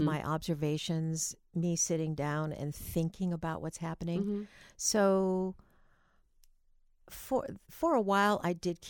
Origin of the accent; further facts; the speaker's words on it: Ohio, United States; And I grew up in Lake County, up by the lake in Ohio.